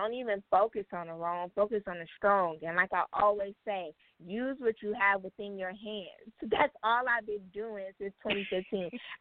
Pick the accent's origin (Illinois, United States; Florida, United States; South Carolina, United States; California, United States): California, United States; Los Angeles; I'm from South Central LA, and to want to be an impact in that area.